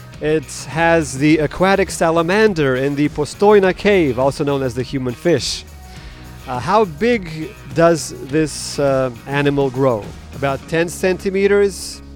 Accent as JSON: {"language": "English", "country": "Czechia", "said": "We're from the Czech Republic."}